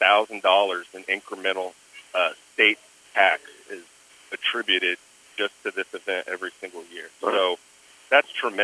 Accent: Texas, United States; North of Dallas.

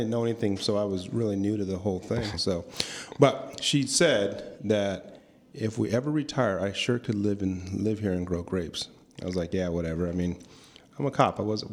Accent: San Jose, California, United States; we were talking about kind of the memories of growing up in San Jose.

